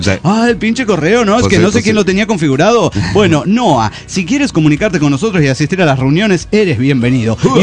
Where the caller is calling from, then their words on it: San Luis, Argentina; de San Luis, Argentina.